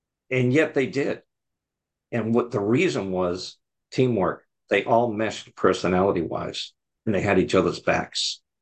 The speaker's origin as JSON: {"language": "English", "town": "Boston", "region": "Massachusetts", "country": "United States", "tie": "born or raised there", "said": "I grew up in Boston, okay?"}